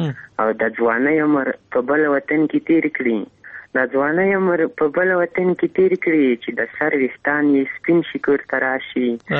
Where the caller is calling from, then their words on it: Ghazni, Afghanistan; وړی کمی در سره د غزنی ولایت منی ولی